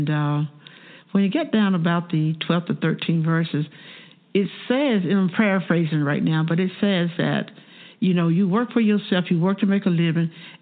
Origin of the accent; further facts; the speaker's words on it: Morganton, North Carolina, United States; also born or lived in Greensboro; Well, I came from Morganton, which was a small town, a little bigger than Monroeville, but it was small, and went to Greensboro, which is a bigger town.